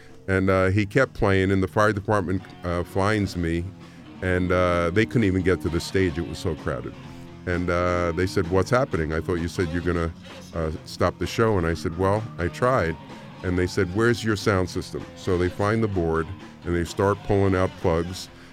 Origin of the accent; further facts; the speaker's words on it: Brooklyn, New York, United States; I grew up in Brooklyn. You know, I'm a New Yorker